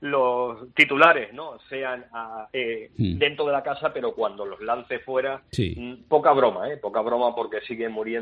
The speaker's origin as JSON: {"language": "Spanish", "region": "Canary Islands", "country": "Spain", "tie": "born or raised there", "said": "se vendía ya en mi tierra, en Canarias."}